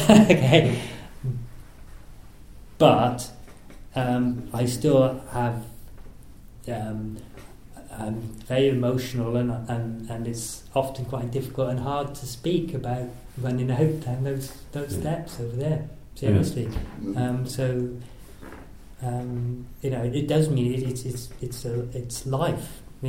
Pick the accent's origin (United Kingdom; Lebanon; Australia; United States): United Kingdom; Lydney, England; born there; As I said, I was born in Lydney.